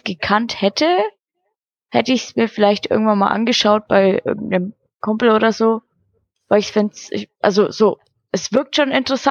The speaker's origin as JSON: {"language": "German", "town": "Nuremberg", "region": "Bavaria", "country": "Germany", "said": "ich komme aus Nürnberg, ja."}